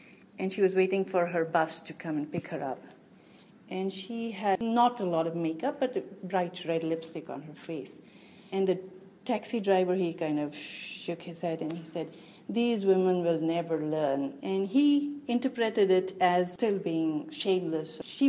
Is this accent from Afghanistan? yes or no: yes; Afghanistan; I am from Afghanistan.